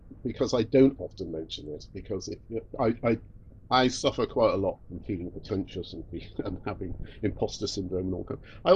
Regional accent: Warminster, South West England, United Kingdom; also born or lived in Bradford-on-Avon; I was born in Bradford-on-Avon and lived in Warminster till I was 19, and then went off to, get educated and all that kind of stuff.

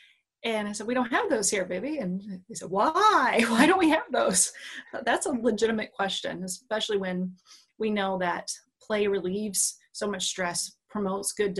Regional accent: Michigan, United States; now in Cincinnati, United States; I'm from Northern Michigan, but I've been in Cincinnati for well over a decade now

